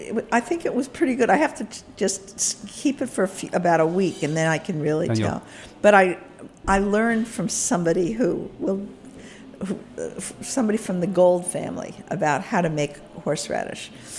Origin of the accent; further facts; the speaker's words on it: Providence, Rhode Island, United States; And like I come from Providence, which is a very similar town to Baltimore.